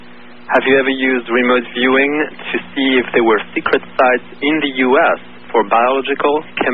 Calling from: Palo Alto, California, United States; I'm calling from Palo Alto.

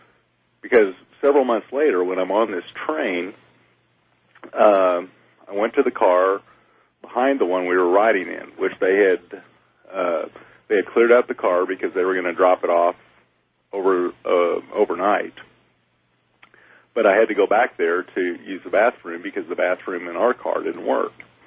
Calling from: Oklahoma, United States; I'm calling from Oklahoma, but I'm listening to a station out of San Antonio.

